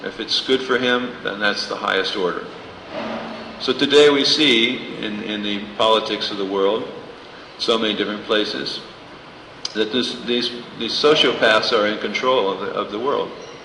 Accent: Florida, United States

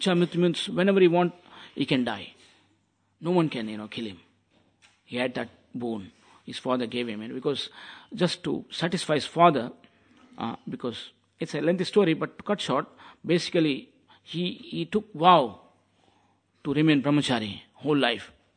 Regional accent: India; You know, I'm from India, but I'm not criticizing, but I'm telling the fact.

